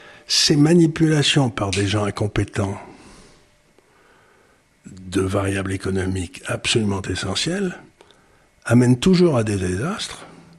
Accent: France; mais que en tant que Français, on peut aller y participer comme on veut

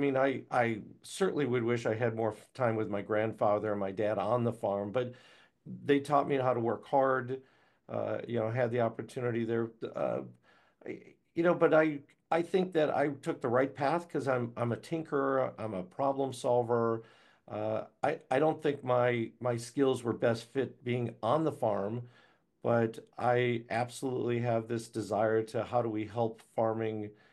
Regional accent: Chicago, Illinois, United States; So he moved to Chicago, and I grew up in Chicago. So I grew up a Chicago kid. We moved to the suburbs when I was seven.

